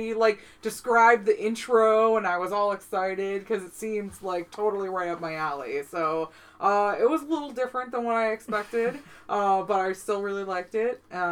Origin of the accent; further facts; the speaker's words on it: East Coast, United States; I grew up on the East Coast, so we did not get this show.